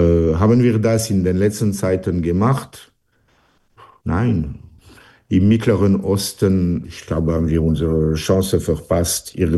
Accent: Switzerland; Teil unserer Identität ist als Schweizer.

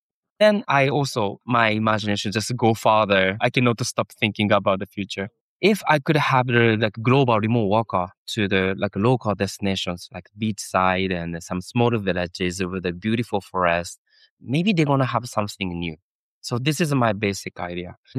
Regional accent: Nagasaki, Japan; born there; English is a second language; I was born in Nagasaki

